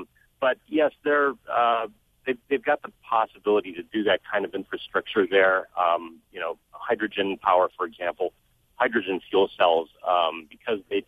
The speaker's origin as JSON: {"language": "English", "town": "Milwaukee", "region": "Wisconsin", "country": "United States", "tie": "born or raised there", "said": "growing up in Milwaukee, the suburbs of Milwaukee in the mid to late 60s"}